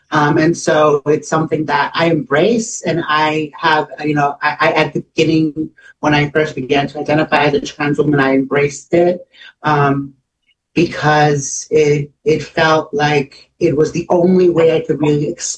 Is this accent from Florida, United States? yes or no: no; Virginia, United States; I grew up in Virginia, and I've been living in this area all my life.